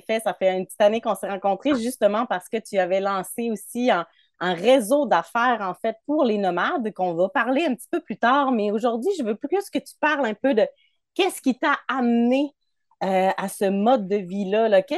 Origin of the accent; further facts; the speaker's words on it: Switzerland; now in Canada; quand je suis partie de la Suisse avec